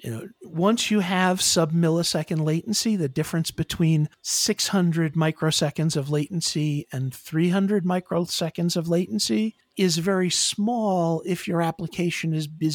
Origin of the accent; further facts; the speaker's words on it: United States; I am an American, that's for sure.